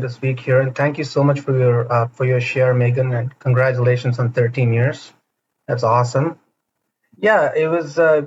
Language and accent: English; India; now in United States; I was not born and raised in the U.S. I was born and raised in India.